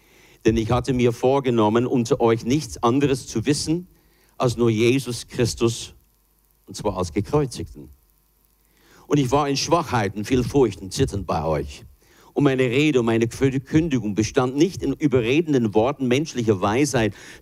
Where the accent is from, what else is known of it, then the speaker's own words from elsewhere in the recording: United States; ich bin ja auch in Amerika geboren, teilweise aufgewachsen